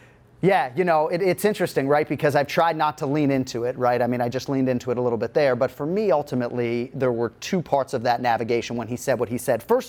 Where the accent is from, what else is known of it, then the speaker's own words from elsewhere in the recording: West Boca Raton, Florida, United States; I mean, Colby Covington revealed my hometown to the world. So not far from here, West Boca Raton.